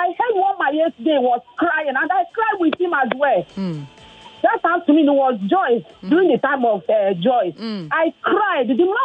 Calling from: Ijebu-Ode, Ogun, Nigeria; I'm calling from Ijebode.

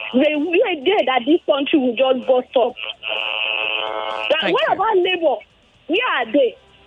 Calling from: Ogun, Nigeria; I'm calling from Ogun State.

